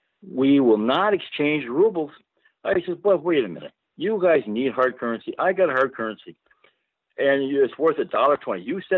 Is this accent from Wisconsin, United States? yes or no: yes; Sheboygan, Wisconsin, United States; also born or lived in Stevens Point; And I'm a Polak from Sheboygan and Stevens Point.